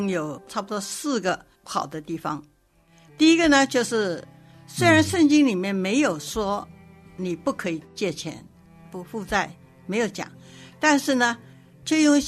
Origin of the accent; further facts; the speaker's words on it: United States; 我们美国人就是少交税，因为你借的钱可以扣税